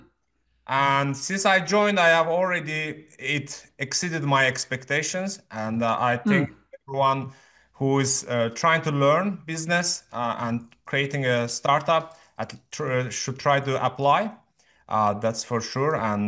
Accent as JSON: {"language": "English", "country": "Azerbaijan", "first_language": "Azerbaijani", "second_language": "English", "said": "I'm from Azerbaijan originally, and our language is Azerbaijan. It is in Turkish language group."}